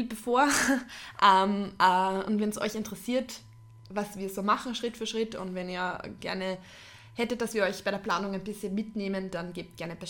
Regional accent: Austria; so richtig bei uns in Österreich

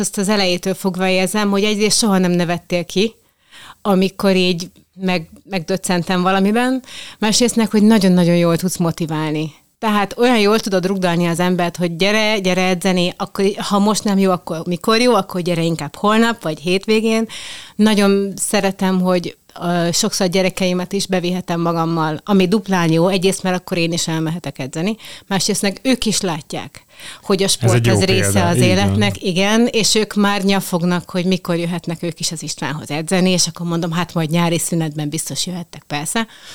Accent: Budapest, Hungary; Én budapesti vagyok, és nekem már az egy óriási nagy szám, hogy én a gyerekeimet a Balatonparton sétáltathatom minden nap.

